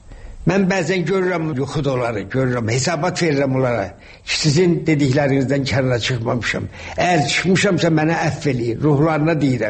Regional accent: Shaki, Azerbaijan; Mən uşaqlıqda böyük həyətimiz vardı Şəkidə.

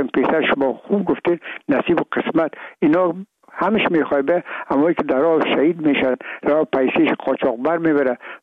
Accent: Afghanistan; من و بسیاریشان در این افغانستان تولد نشدن، در یک مملکت کشور دیگه بودن و میگم ما افغان هستیم

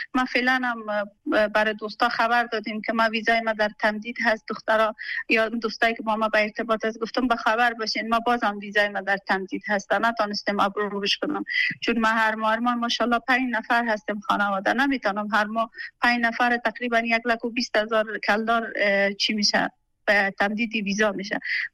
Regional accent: Afghanistan; now in Pakistan; ما افغان هستیم اینجا زندگی میکنیم

